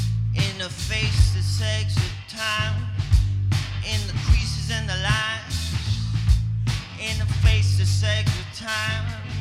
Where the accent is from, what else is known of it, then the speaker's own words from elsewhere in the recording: South Dakota, United States; I was playing back in my home state of South Dakota.